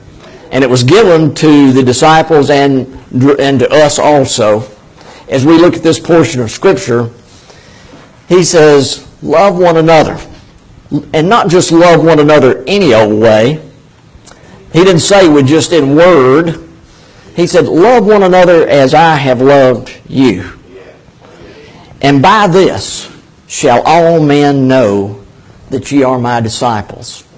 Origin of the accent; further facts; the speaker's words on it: the South, United States; I grew up in the South just like you did.